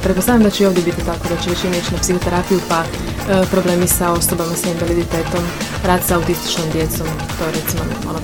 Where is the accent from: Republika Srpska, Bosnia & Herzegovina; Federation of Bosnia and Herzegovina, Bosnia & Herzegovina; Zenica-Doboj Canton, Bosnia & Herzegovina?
Federation of Bosnia and Herzegovina, Bosnia & Herzegovina; Sarajevo; dolazim iz Sarajeva gdje studiram psihologiju.